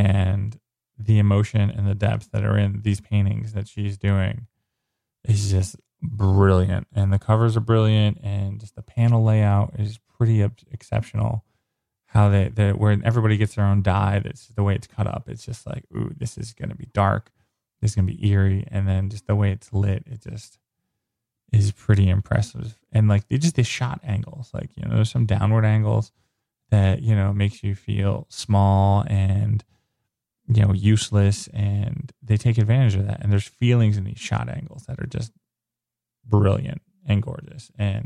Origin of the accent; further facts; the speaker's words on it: United States; And I'm from the States.